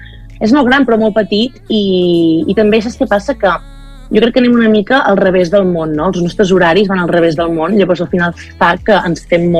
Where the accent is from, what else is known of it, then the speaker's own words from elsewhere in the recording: Catalonia, Spain; jo sempre el que he volgut és parlar molt de la Garrotxa de casa meva, no?, i que la gent sàpiga d'on soc i d'on vinc, i donar a conèixer a casa meva.